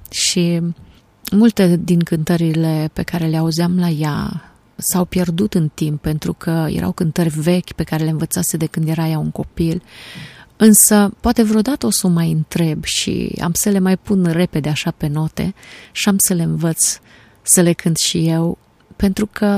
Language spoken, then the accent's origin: Romanian; Reșița, Caraș-Severin, Romania; Eu sunt din Reșița și am mers la Biserica Cezarea din Reșița, biserica cea penticostală din Reșița.